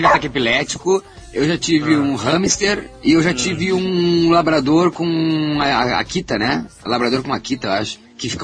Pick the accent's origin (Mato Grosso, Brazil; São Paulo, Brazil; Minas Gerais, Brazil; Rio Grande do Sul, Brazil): Rio Grande do Sul, Brazil; eu sou o gaúcho aqui e o pessoal aí, o Jurandir, Siqueira e Rafael, são meus amigos do sotaque estranho, porque o meu sotaque, porque o meu sotaque é maravilhoso.